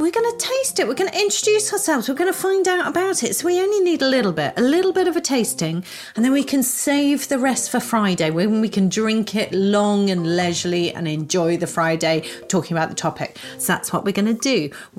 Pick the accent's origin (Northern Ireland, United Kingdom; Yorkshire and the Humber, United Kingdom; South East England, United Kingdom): Yorkshire and the Humber, United Kingdom; born there; I was born in Yorkshire.